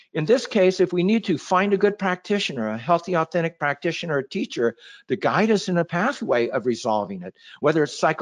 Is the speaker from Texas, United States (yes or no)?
yes; Dallas, Texas, United States; I was born in East Texas and grew up in Dallas.